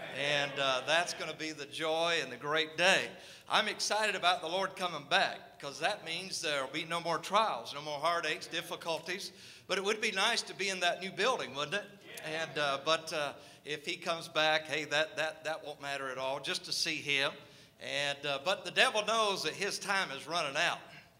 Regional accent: North Carolina, United States; moved away as an adult; so where are you from to talk like that? And North Carolina, we left, went to Washington State in 96 and just north of Seattle

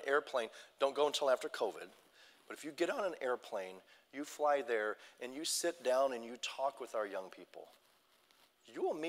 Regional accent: United States; You see, because here in America, friends, and I am American, I know, here in America

